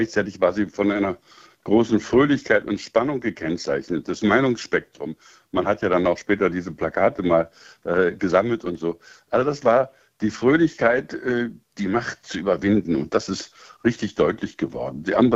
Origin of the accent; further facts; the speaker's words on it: East Germany, Germany; Wir sind als Ostdeutsche, wenn man die Strukturen ansieht, selbstbewusst und aufrecht in die deutsche Einheit gegangen